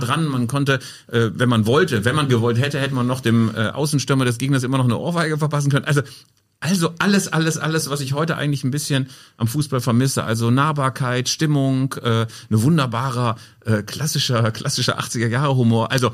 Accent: Bielefeld, North Rhine-Westphalia, Germany; in Bielefeld, wo ich herkomme

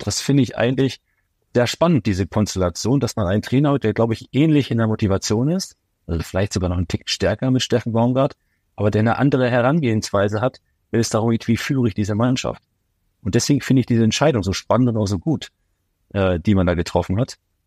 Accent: Hanover, Lower Saxony, Germany; ich als Hannoveraner gucke natürlich viel nach Hannover

